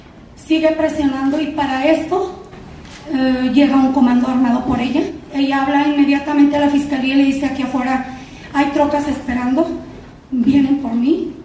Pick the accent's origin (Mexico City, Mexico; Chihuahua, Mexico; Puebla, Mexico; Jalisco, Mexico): Chihuahua, Mexico; Cuauhtémoc; vengo de Ciudad Cuauhtémoc, Chihuahua.